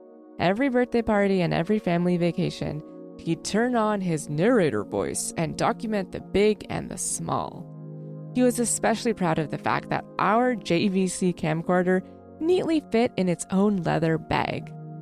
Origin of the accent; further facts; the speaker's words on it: Ottawa, Ontario, Canada; born there; he met my mom and they got married in Ottawa and had me